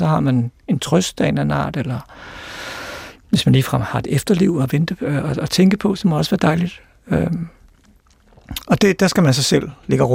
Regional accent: Albertslund, Capital Region of Denmark, Denmark; Jeg voksede op i Albertslund, Soveby.

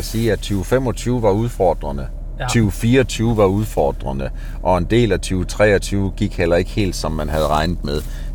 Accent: Region of Southern Denmark, Denmark; now in Jutland, Denmark; Jeg kommer jo oprindeligt fra Langeland.

